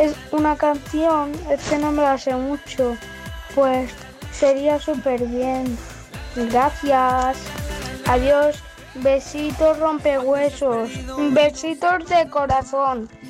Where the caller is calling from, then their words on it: Palma, Balearic Islands, Spain; de Palma de Mallorca. ¡Feliz Año Nuevo!